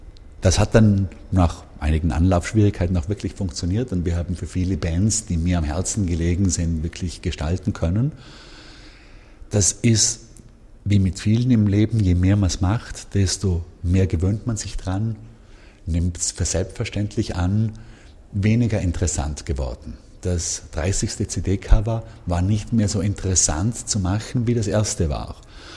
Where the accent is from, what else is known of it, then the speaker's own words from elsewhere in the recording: Bregenz, Vorarlberg, Austria; Ja, ich bin natürlich in Bregenz geboren und war damals natürlich als Schüler häufig im Landesmuseum.